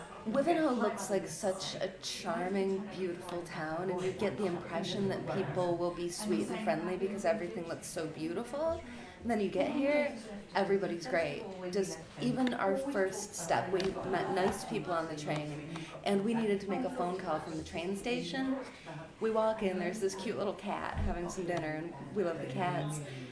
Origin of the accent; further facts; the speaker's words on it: Rochester, New York, United States; Well, we're from Rochester, New York, and we're on vacation in England right now.